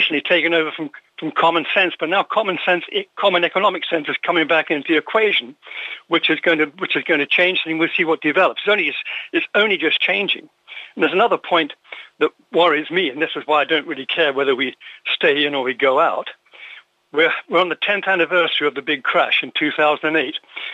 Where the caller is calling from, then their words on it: Islington, London, United Kingdom; from Islington.